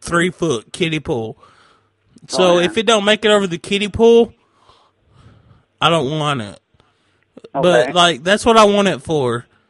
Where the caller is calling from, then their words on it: Binghamton, New York, United States; I'm in Binghamton.